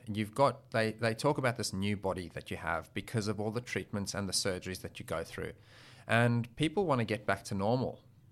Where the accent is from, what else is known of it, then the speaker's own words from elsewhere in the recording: South Africa; accent: South African; flew back to South Africa, married, and they've basically been there ever since until 2017, hence my accent. So every once in a while, you'll hear the odd word. That's right. And it's not a strong South African accent